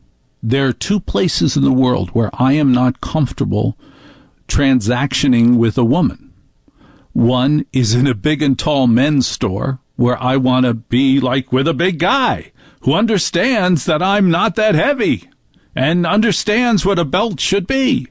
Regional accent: New Jersey, United States; I love big booths because I'm from New Jersey, and I have a body built for Brooks Brothers.

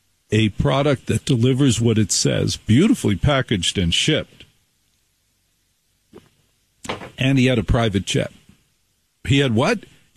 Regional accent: New Jersey, United States; I grew up in New Jersey.

